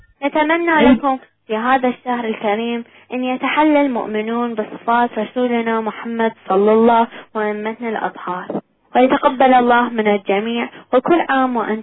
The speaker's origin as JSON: {"language": "Arabic", "country": "Iraq", "said": "من العراق وعمري 13 سنة"}